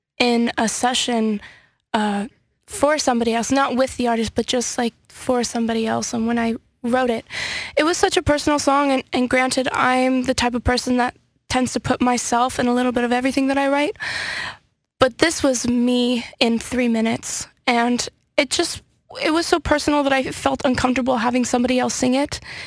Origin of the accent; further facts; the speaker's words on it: California, United States; because I'm from California. I mean, raised in California, so...